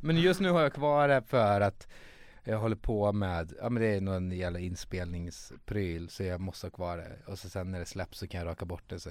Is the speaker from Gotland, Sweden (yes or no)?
no; Skara, Västra Götaland County, Sweden; born there; Med att jag är född i Skara.